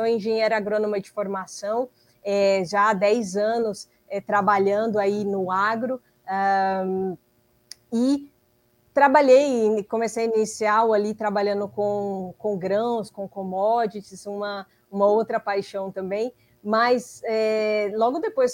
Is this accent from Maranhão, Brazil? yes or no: yes; Imperatriz, Maranhão, Brazil; born there; Eu nasci no Maranhão, Imperatriz